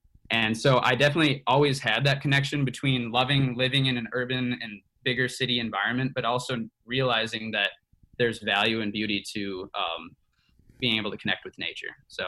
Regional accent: Milwaukee, Wisconsin, United States; I'm originally from Milwaukee. I grew up here. Went to Milwaukee Public Schools all the way through my schooling

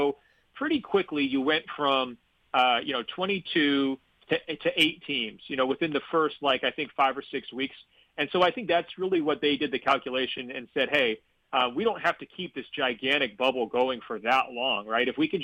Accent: Oregon, United States; because I'm from Oregon and I like the outdoors a lot.

